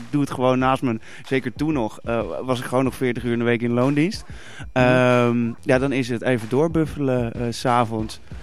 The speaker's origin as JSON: {"language": "Dutch", "region": "South Holland", "country": "Netherlands", "lives_now": "Amsterdam, Netherlands", "said": "Ik woon nu in Amsterdam. Sinds een jaar of 4. Ik kom oorspronkelijk uit de buurt van Leiden."}